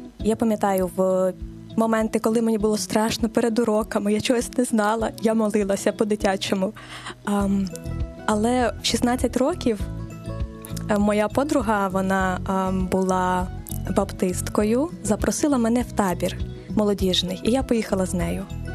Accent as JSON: {"language": "Ukrainian", "town": "Rivne", "region": "Rivne Oblast", "country": "Ukraine", "tie": "born there", "said": "Я народилася в місті Рівне. Це зелене місто, обласний центр Рівненської області."}